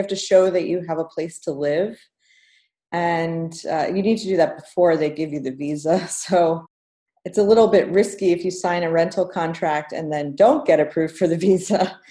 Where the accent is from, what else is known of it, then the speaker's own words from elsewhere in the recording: New Jersey, United States; moved away as an adult; also born or lived in Bali; I grew up in New Jersey, and as soon as I finished high school, I moved away, and I've been moving around pretty much ever since.